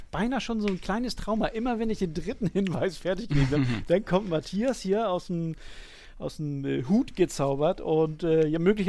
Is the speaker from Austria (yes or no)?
no; Netherlands; ich bin Niederländer mit molukisch-indonesischen Wurzeln.